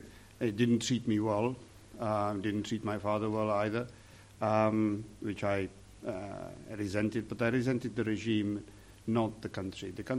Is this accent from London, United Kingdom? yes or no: yes; London, United Kingdom; born there; I was born in London. I have nothing to either blame or forgive United Kingdom for. And in fact, I was very glad, very glad that England accepted me in 1969.